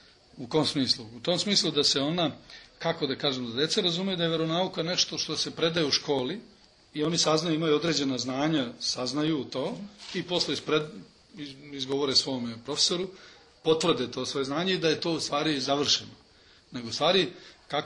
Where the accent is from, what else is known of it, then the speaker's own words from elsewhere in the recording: Čurug, Vojvodina, Serbia; also born or lived in Germany; tamo sam odrastao u Vojvodini, u Čurugu, znači jedno mesto pored Novog Sada